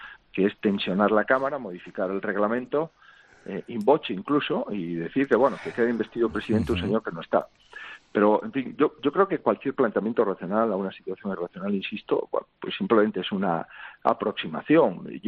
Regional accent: Galicia, Spain; tengo el compromiso de servir a los españoles, que somos gallegos, pues siendo el presidente de Galicia.

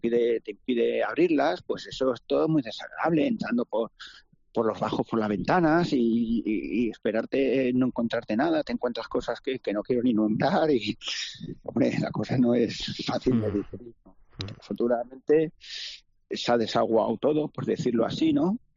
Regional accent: Burjasot, Valencian Community, Spain; Estaba en otra parte, en este caso estaba yo en Burjasot, en mi pueblo natal

